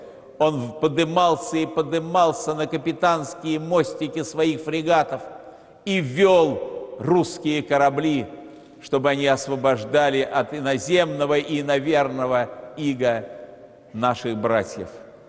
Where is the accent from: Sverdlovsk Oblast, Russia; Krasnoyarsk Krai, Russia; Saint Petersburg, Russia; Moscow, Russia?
Saint Petersburg, Russia; Этот образ, подлинник, находится в городе Петербурге, в моем родном городе